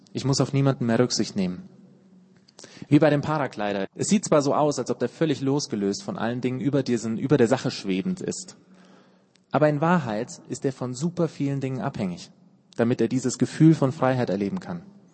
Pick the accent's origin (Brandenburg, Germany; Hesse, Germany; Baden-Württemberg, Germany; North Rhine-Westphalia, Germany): Hesse, Germany; Ich komme aus dem FEG-Hintergrund, so aus dem hessischen Hinterland, über die 7 Berge da hinten.